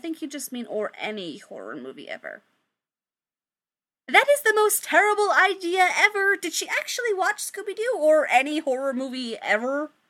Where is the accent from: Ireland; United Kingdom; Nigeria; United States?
United Kingdom; I don't know, I'm British.